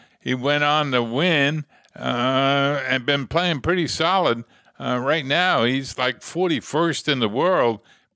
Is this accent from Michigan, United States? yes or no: no; Southampton, New York, United States; born there; Since I was born in Southampton, New York, and I've also been in Southampton, England, I guess there's a lot of Southamptons around.